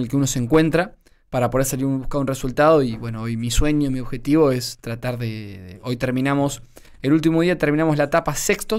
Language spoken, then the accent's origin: Spanish; Neuquén, Argentina; siendo el único argentino, también fui el segundo mejor argentino